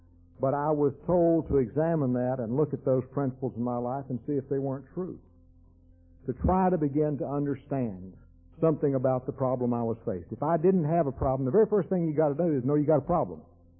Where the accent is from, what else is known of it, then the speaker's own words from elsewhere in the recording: Texas, United States; When I was a kid, I was raised in West Texas, on a farm, on a country road, 10 miles from the nearest sidewalk or pavement.